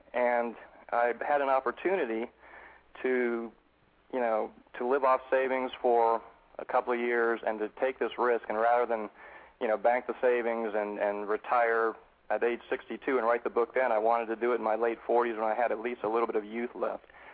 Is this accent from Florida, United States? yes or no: yes; St. Petersburg, Florida, United States; And I grew up in St. Petersburg, Florida, and I lived on a little island called Coquina Key.